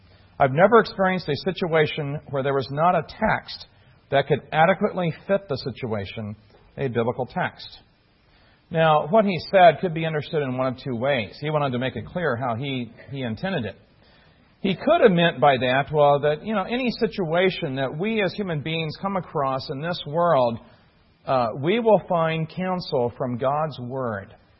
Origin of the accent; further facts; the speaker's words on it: Illinois, United States; I grew up in Illinois, we consider him the king of Chicago.